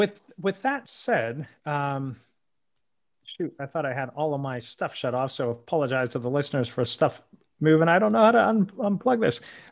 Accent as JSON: {"language": "English", "town": "Pittsburgh", "region": "Pennsylvania", "country": "United States", "said": "So I'm from Pittsburgh."}